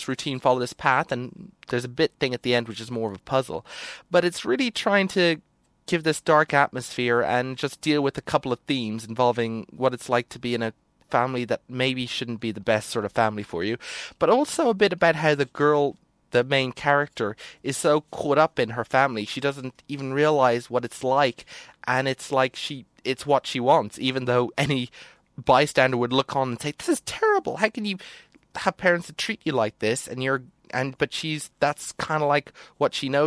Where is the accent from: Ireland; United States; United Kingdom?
Ireland; So one thing about, like, being an Irish guy reporting on the games industry is that you don't often come across Irish games.